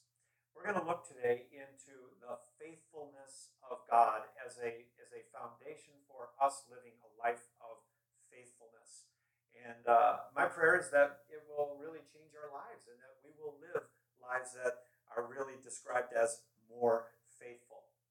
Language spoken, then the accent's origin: English; Minnesota, United States; And as a little blonde-haired kid growing up in Minnesota, I knew my dad's schedule pretty well.